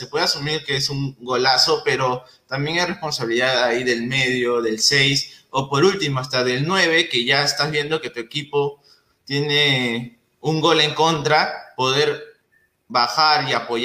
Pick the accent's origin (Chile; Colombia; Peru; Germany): Peru; en verdad era el apoyo de todos nosotros, como tanto como peruanos, más allá de una camiseta.